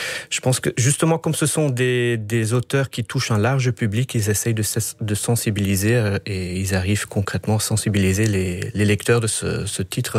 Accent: Belgium; J'ai tendance, en tant que Belge, à dire oui

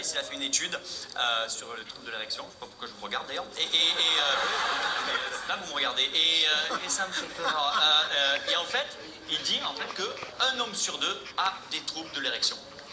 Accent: south of France, France; Je suis du Sud

